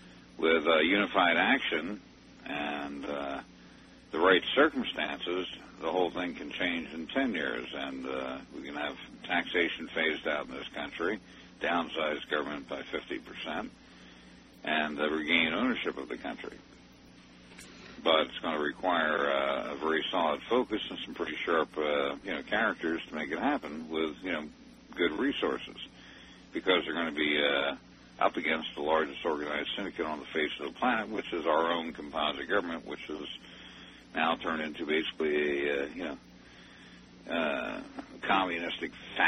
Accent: Arizona, United States; I'm from Arizona, so there's a big red staples button.

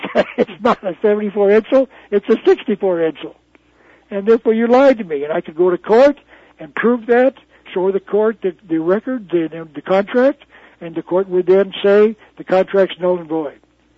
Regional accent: Arizona, United States; born there; I've been neither. I was born in Arizona.

